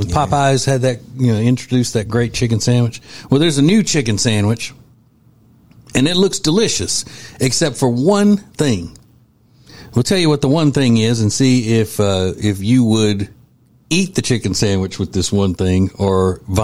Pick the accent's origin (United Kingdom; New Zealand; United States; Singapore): United States; Winfield, Louisiana; Because when I was a kid, growing up in Winfield, Louisiana, people who trapped raccoons could sell the meat of the raccoon.